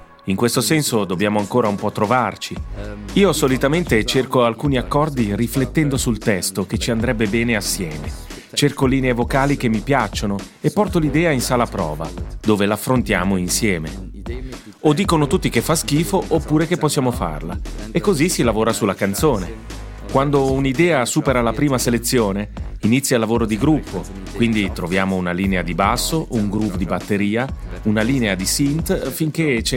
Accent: Zurich, Switzerland; Vengo da Zurigo.

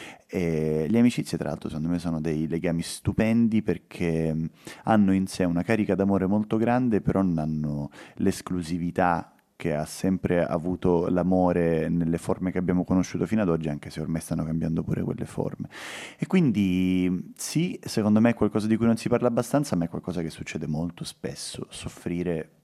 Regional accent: Catania, Sicily, Italy; Sono nato e cresciuto a Catania, che per certi versi non è assolutamente una città di provincia perché è una città grande, è una metropoli, è enorme, però per altri lo è.

